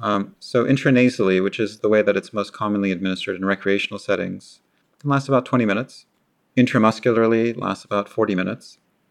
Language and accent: English; California, United States; Growing up in the Bay Area, every year we had the same story from the cop who came with the suitcase of drugs